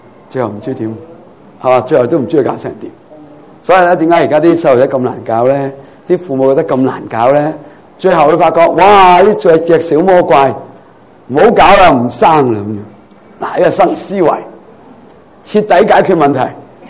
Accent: China; 那所以我们中国人最叻揸条藤条教仔，啱唔啱？

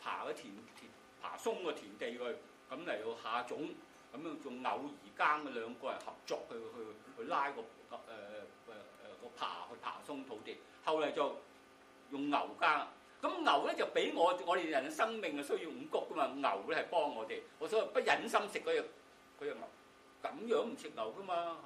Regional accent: China; 咁我中國人咧就唔係喎，就狗我食喎，中國人。

